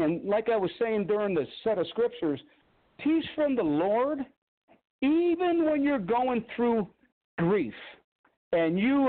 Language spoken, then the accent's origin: English; Chicago, Illinois, United States; And then, of course, I'm from Chicago, and people from Chicago have a reputation of being shysters